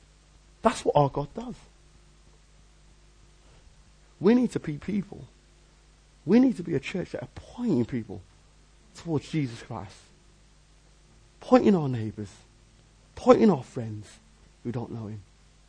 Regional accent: Liverpool, North West England, United Kingdom; I'm from a black Pentecostal, or I said Pentecostal background. The church that I grew up in Liverpool and went to in Oxford, was a black Pentecostal background.

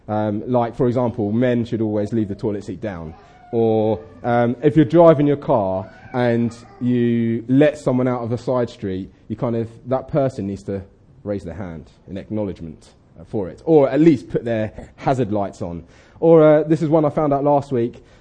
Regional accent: Chichester, South East England, United Kingdom; I'm from Chichester site, and it's good to be here with you.

